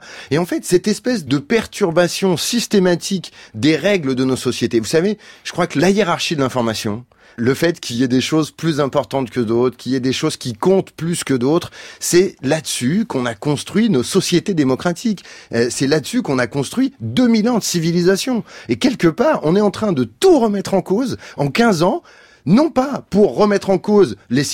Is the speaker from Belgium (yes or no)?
no; France; chez nous en France